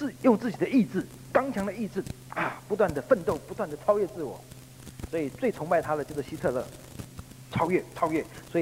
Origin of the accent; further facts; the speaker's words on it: China; 我们中国人都是闷不吭声的，不鸣则已，一鸣惊人。